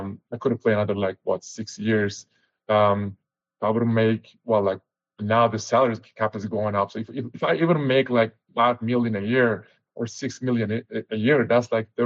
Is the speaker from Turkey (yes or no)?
yes; Turkey; I grew up in Turkey under a dictatorship.